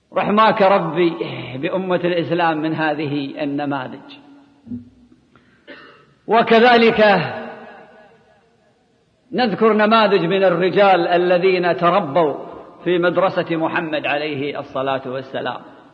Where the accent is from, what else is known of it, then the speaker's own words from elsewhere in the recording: Kuwait; عندنا في الكويت بلد ديمقراطي